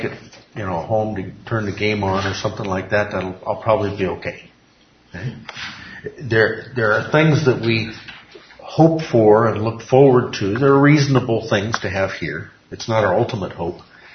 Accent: Palo Alto, California, United States; the church I grew up in over in Palo Alto, California

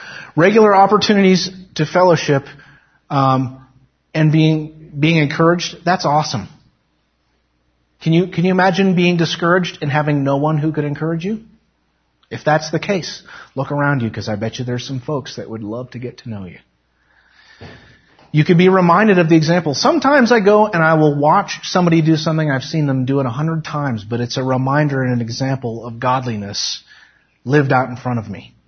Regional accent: Nevada, United States; Fortunately, I grew up in Nevada, so I'm used to that.

